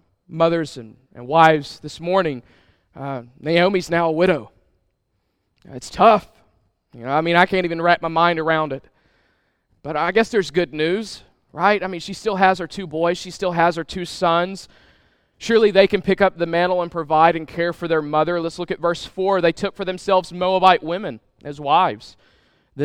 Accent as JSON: {"language": "English", "town": "Crossett", "region": "Arkansas", "country": "United States", "said": "I'm from Crossett, Arkansas. I attended Crossett High School."}